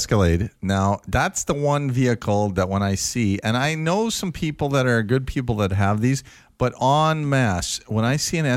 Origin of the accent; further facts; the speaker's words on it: Ireland; When I was growing up in Ireland in the 80s